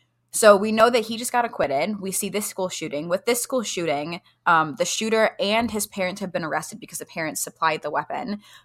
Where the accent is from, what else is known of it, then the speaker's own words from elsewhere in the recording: Michigan, United States; also born or lived in Arkansas; I just want to say, so we grew up in Michigan for a little bit and then moved to Arkansas and we're out in other places now. We were in the suburbs of Detroit.